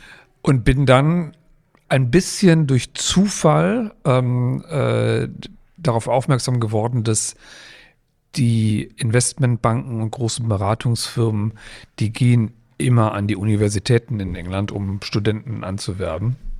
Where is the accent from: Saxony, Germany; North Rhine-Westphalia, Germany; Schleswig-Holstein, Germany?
Schleswig-Holstein, Germany; Kiel; Ich komme auch aus Kiel